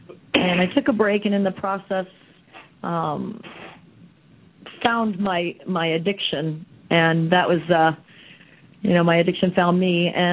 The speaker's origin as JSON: {"language": "English", "town": "New York City", "region": "New York", "country": "United States", "tie": "born or raised there", "said": "Well, I grew up in New York City, and I started in theater school and singing and performing in second grade"}